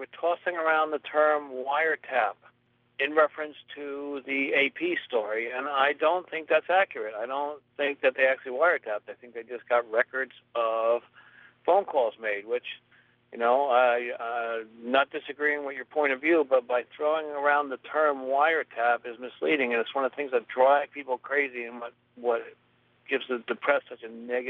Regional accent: Queensbury, New York, United States; I'm from Queensbury.

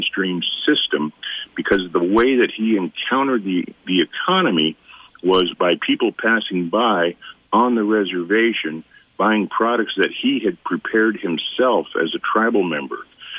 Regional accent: District of Columbia, United States; I grew up outside Washington, D.C., and I'm glad to be right where I'm at and away from all that hustle and bustle and everything.

